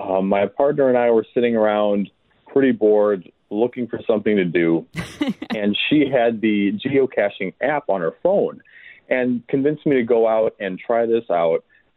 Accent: Farmington, Wisconsin, United States; And I grew up in Farmington in Washington County.

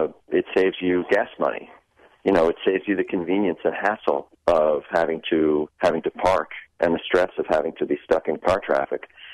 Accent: New York City, New York, United States; I grew up in New York City, I went to college in Boston, and after college I lived in New York City.

